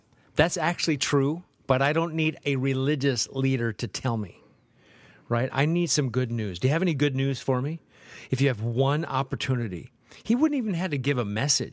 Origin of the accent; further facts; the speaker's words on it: Nebraska, United States; I think he has an album that I've never listened to, also called Nebraska, but I'm from Nebraska.